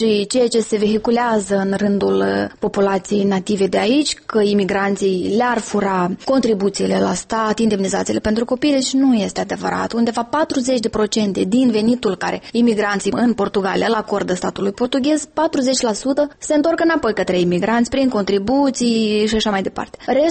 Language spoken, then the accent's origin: Romanian; Moldova; moved away; când merg acasă în Republica Moldova